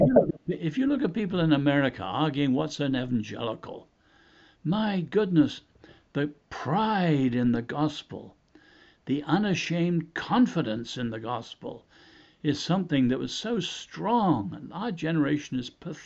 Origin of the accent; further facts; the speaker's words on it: China; My parents were born in China, both of them. And I was born in China during World War II, as were my two brothers. So we lived in north central China